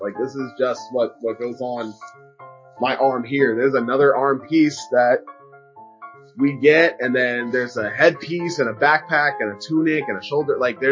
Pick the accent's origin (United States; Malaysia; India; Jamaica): Jamaica; As a Jamaican, you know, being surrounded by, you know, people of all these different cultures and ethnicities